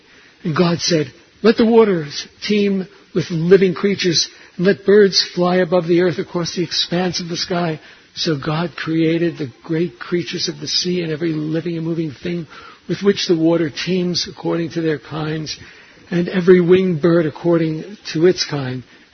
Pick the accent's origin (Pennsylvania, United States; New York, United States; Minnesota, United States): New York, United States; Bronx; Where am I from? I'm from the Bronx.